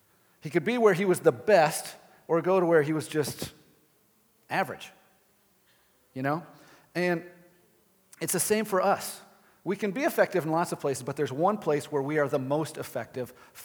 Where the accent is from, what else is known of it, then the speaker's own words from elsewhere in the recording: Illinois, United States; I'm from Illinois, so best basketball player ever, Michael Jordan.